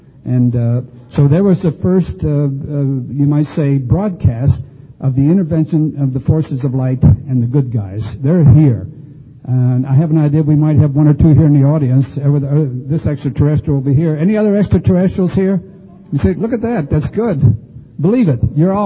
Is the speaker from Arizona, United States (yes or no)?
yes; Sedona, Arizona, United States; in my hometown, Sedona, Arizona